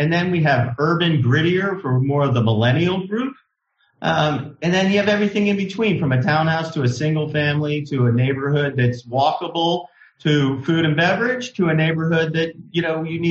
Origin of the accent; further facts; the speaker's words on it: Miami, Florida, United States; now in Fort Lauderdale, United States; And I grew up in Miami, and I lived in all these urban great places, Coconut Grove, up in Delray Beach